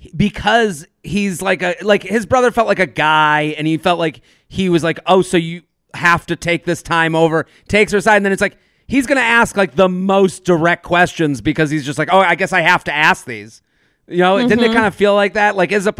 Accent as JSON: {"language": "English", "region": "North Carolina", "country": "United States", "said": "so we're both from North Carolina, you know, like, as opposed to like, oh, the street I grew up on is a lot like …'s that he grew up on"}